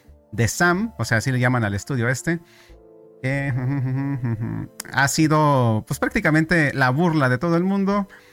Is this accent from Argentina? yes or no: no; Mexico; O sea, yo soy mexicano y me doy cuenta de esto